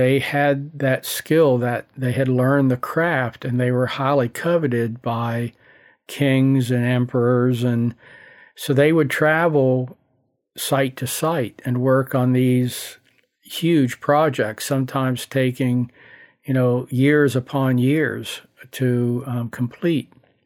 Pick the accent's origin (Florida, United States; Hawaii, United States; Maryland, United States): Maryland, United States; Baltimore; And I was up in my hometown of Baltimore one time.